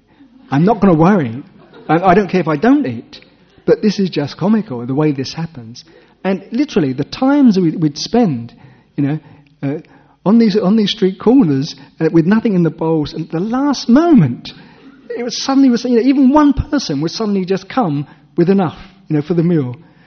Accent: England, United Kingdom; now in Perth, Australia; I say this because I'm an English person and I know it's the way I feel.

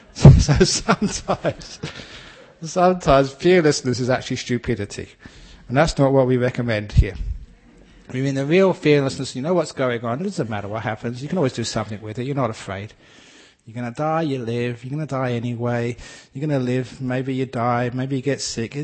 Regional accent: England, United Kingdom; born there; You know, I was born in England, being a gentleman.

